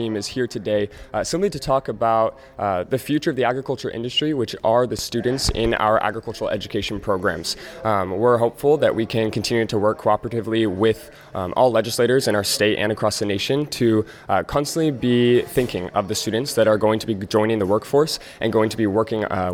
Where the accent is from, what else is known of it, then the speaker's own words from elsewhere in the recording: San Luis Obispo, California, United States; I come from San Luis Obispo, California, which isn't the most rural area. There's definitely rural around, and I live in more of the outskirts of town, so I was able to have a few acres